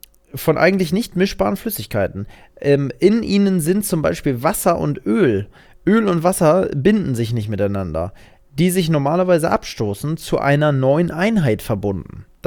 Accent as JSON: {"language": "German", "region": "Brandenburg", "country": "Germany", "said": "Das gibt's bei uns im Osten nicht. In der Zone. Bei Berlin-Brandenburg gibt es keinen Wilser."}